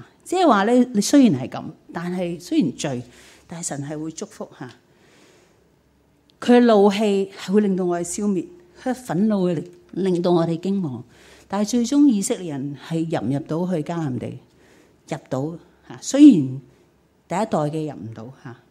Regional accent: Guangdong, China; 原来那40年都是我们广东人叫嘥气

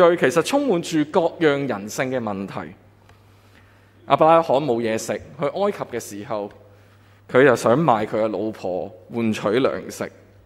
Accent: Hong Kong; 我们会知道我们香港人的人工其实都不算低。

